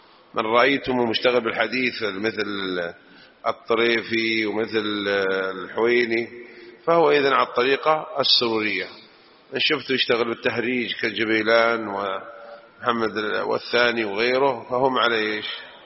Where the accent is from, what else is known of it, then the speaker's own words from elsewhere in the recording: Saudi Arabia; اللي عندنا في السعودية على خير